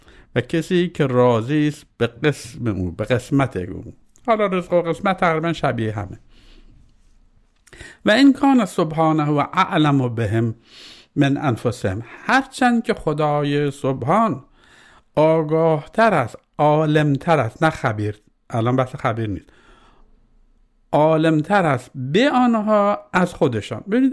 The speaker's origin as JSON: {"language": "Persian", "country": "Iran", "said": "ما به عنوان یک ایرانی شیعه و حتی مسلمان"}